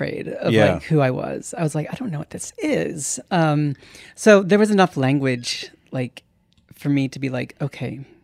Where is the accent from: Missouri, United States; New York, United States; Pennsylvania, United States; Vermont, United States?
Missouri, United States; St. Louis; Yeah, I grew up in St. Louis.